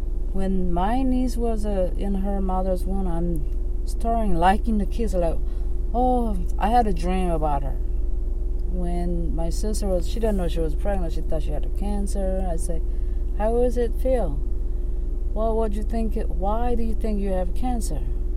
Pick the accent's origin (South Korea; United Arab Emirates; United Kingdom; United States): South Korea; English is a second language; moved away; When I was growing up in Korea, we babysat everybody's baby. That's how it is.